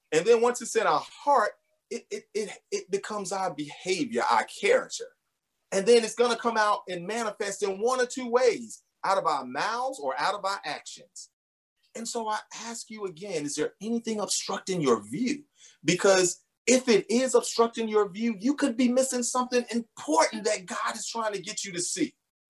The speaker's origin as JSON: {"language": "English", "town": "Selma", "region": "Alabama", "country": "United States", "tie": "born or raised there", "said": "Growing up in Selma, Alabama, it was extremely difficult because there was so much prejudice and racial divide. Went to all black high school, all black college because of that, right?"}